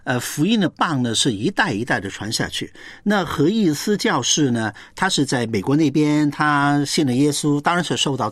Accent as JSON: {"language": "Chinese", "country": "Hong Kong", "tie": "born or raised there", "said": "我在香港出生，在香港成长了。"}